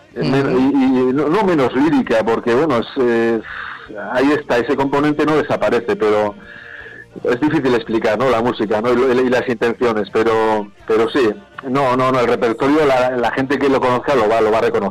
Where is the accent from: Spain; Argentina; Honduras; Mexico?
Spain; Basque Country; first language Basque; Spanish is a second language; Yo canto en euskera, canto en mi lengua materna, es una elección, que casi no es una elección, viene dada de manera casi natural, si bien mi lengua paterna es el castellano